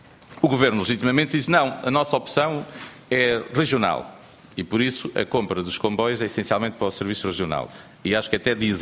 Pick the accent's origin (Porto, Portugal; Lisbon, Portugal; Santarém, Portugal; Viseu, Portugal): Viseu, Portugal; eu que sou de Viseu não tenho comboios